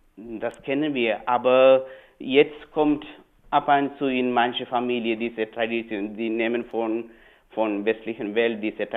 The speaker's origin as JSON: {"language": "German", "region": "Kerala", "country": "India", "second_language": "German", "lives_now": "Germany", "said": "ich kann Ihnen nur von Kerala etwas erzählen. Das ist mein Heimatland."}